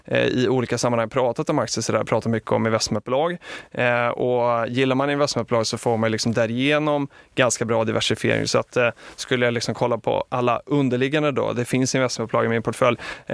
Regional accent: Stockholm, Stockholm County, Sweden; Jag är uppväxt i Stockholm och började plugga på Stockholms universitet

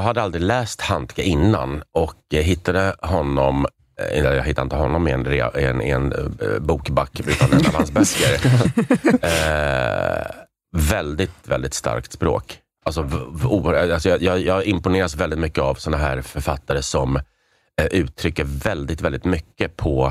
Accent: Prague, Czechia; now in Sweden; även om jag är då lite nationalistisk såklart, som jag är från Prag

